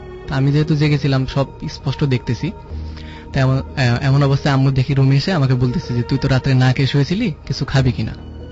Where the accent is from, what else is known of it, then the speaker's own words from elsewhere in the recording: Badda, Dhaka Division, Bangladesh; আমি বাড্ডা থেকে এসেছি